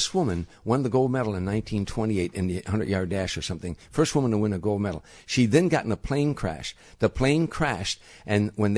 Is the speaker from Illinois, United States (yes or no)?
yes; Harvey, Illinois, United States; Talk about where you're from, Harvey. Where are you from? I said, Harvey, Illinois.